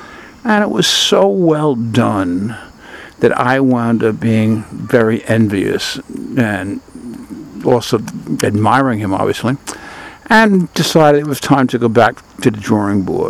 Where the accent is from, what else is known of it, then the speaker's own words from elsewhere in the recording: New York City, New York, United States; since growing up in Inwood, which is the northernmost tip of Manhattan Island, which at one time had more bars than any neighborhood in New York City.